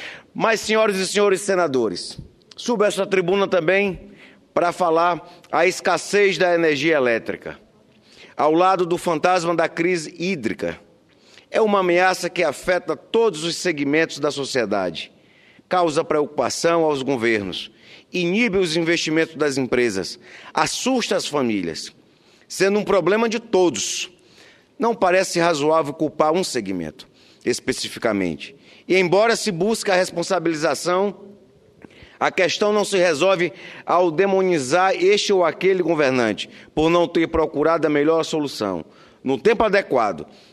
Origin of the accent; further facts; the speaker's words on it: Cruzeiro do Sul, Acre, Brazil; born there; até a minha cidade natal, Cruzeiro do Sul, passando por diversos municípios acreanos.